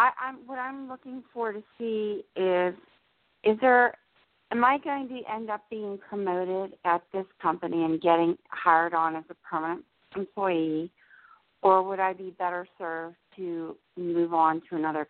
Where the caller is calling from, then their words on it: New Jersey, United States; New Jersey.